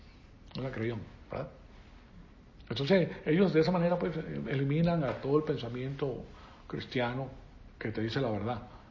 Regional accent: Venezuela; now in United States; el amor que yo tengo por Venezuela es grandísimo porque me crié en Venezuela. Tengo el terruño venezolano

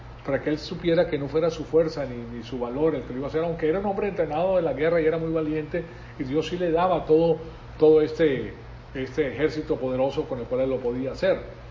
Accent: Venezuela; Pero yo me crié en Venezuela. Qué alegría la de Venezuela

